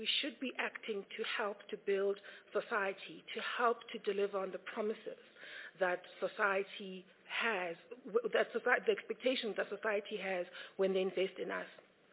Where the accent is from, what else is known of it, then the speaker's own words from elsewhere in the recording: South Africa; I am a South African, first and foremost. I am passionate about this country and its prospects.